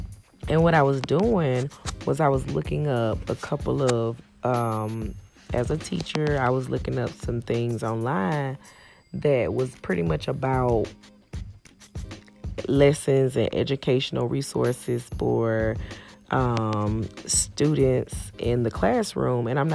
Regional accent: Georgia, United States; I grew up and born and raised in Mitchell County all my life. And I am 7 minutes away from Camilla, Georgia

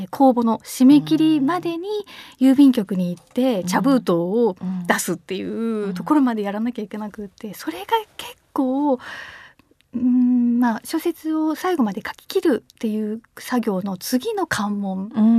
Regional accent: Toyama, Japan; あの危ないからっていうので地元の富山に一回戻って

